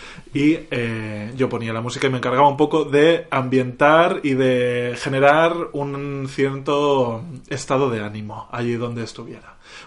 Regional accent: Castilla-La Mancha, Spain; en Albacete, de donde soy oriundo, una palabra preciosa, de un pueblo.

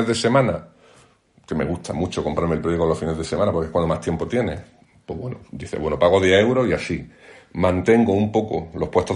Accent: Granada, Andalusia, Spain; Pero, por ejemplo, nosotros que somos de Granada, ¿no?

